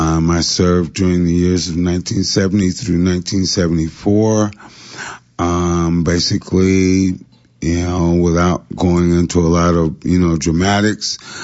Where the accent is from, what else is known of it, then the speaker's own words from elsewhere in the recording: Oceanside, California, United States; also born or lived in San Diego, United States; But I grew up in Oceanside. I went to school there.